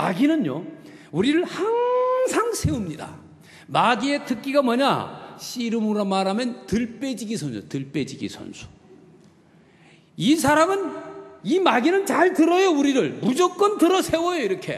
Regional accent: Chungcheong, South Korea; 제가 충청도 사람이거든.

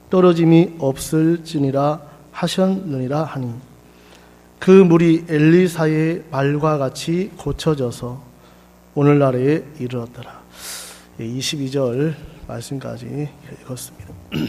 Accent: Taebaek, Gangwon, South Korea; 저는 여러분 아까 소개했지만 태백에서 왔습니다. 여러분 태백 아시죠?

